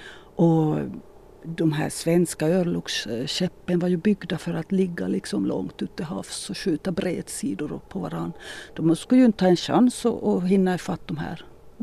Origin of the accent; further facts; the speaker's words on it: Maxmo, Ostrobothnia, Finland; Och sen är jag född och uppvuxen ute på Västerö i Maxmo. Maxmo kärgård.